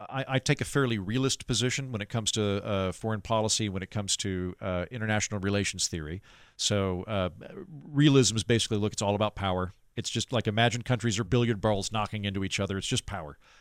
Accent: United States; And that makes me very reticent as an American.

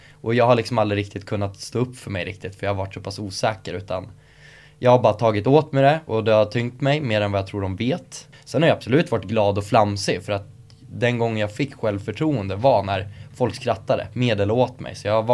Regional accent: Skogstorp, Södermanland, Sweden; Växte upp i en förort som heter Skogstorp till Eskilstuna. Ja men egentligen en liten håla, men så här fint villaområde.

